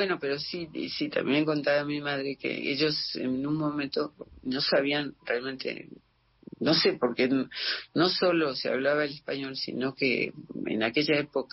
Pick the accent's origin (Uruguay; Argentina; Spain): Argentina; born there; los de tres que seguimos nacimos en Argentina.